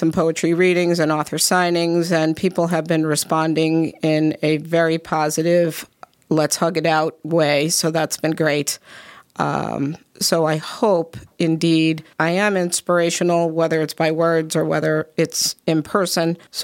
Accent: New York, United States; also born or lived in Hinckley, United States; County, and then up to Central New York, then back to New York City, and then up here in 1990. So I am really a New Yorker.

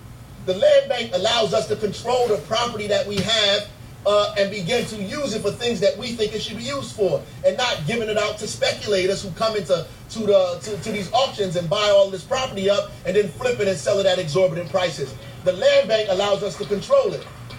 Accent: Newark, New Jersey, United States; I grew up in Newark, for real, right?

